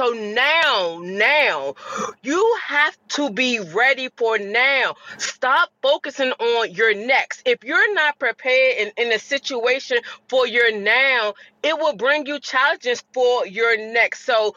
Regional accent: Fort Washington, Maryland, United States; from Fort Washington, Maryland.

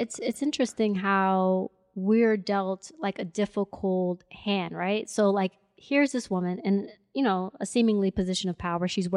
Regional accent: United States; I have a different reality from her because I grew up in America.

